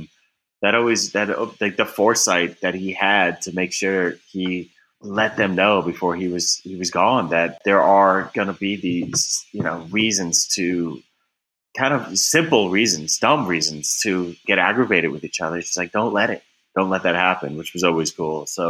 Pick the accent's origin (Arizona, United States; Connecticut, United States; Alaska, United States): Connecticut, United States; Glastonbury; I grew up in Connecticut.